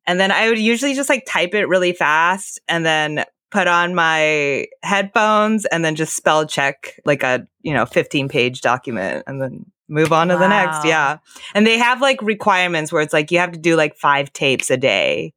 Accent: Japan; English is a second language; moved away; And I think I was like so young and I immigrated here from Japan. So, you know, like in my culture, we're trained to like not look people in the eyes.

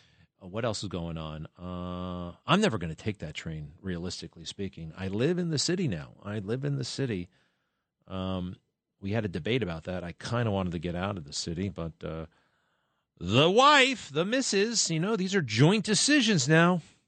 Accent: Baldwin, New York, United States; you're coming from Baldwin, my hometown

